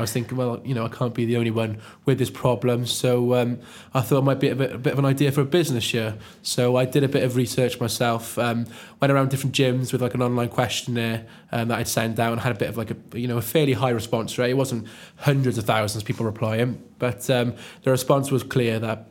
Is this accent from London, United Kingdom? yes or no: no; Cardiff, Wales, United Kingdom; I'm 24, I'm from Cardiff